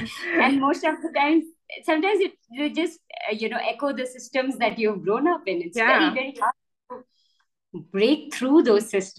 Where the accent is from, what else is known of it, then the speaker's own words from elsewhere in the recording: Delhi, India; It's I grew up in Delhi, which is the capital city of India.